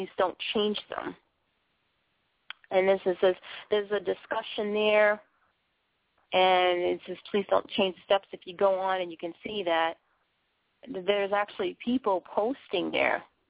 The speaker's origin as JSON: {"language": "English", "town": "Boston", "region": "Massachusetts", "country": "United States", "said": "listen to the way I sound. I'm a Bostonian. I talk kind of funny sometimes."}